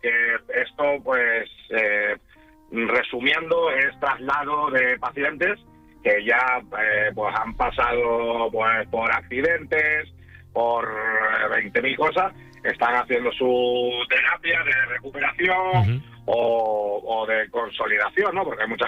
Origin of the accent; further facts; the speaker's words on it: Las Palmas de Gran Canaria, Canary Islands, Spain; moved away as an adult; yo soy de Canarias, de Las Palmas de Gran Canaria.